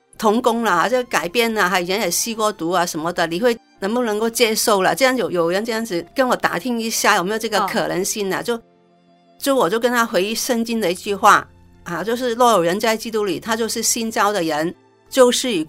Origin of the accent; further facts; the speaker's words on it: Hong Kong; 我也是香港人，我19岁的时候信耶稣，我20岁的时候认识刘牧师的。